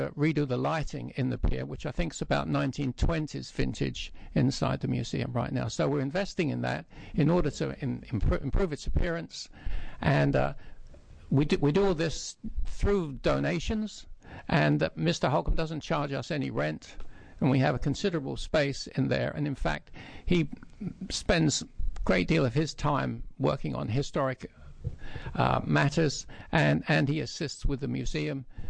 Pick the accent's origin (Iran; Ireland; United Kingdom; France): United Kingdom; England; now in Oregon, United States; I didn't grow up in Oregon, as you can hear. I grew up in England, where historical preservation is a lifetime job. But I've adopted the Lower Columbia for the past 12 years